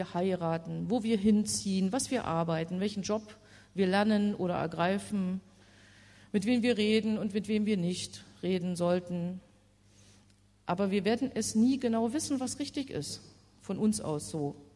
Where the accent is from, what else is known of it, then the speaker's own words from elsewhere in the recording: East Germany, Germany; Mein Heimatland, die DDR, die gibt es nicht mehr, samt allem, was das Leben dort ausgemacht hat.